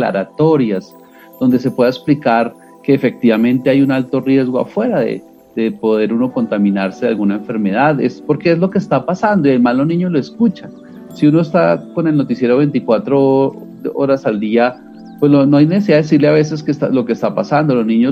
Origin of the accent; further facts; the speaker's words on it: Colombia; uno de los grandes desafíos para nosotros como colombianos y colombianas